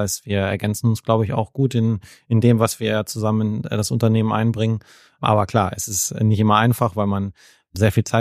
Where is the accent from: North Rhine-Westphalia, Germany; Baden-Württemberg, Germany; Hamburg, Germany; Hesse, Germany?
North Rhine-Westphalia, Germany; Und insofern ist es dann auch OWL geworden, zum Glück. Meine Heimat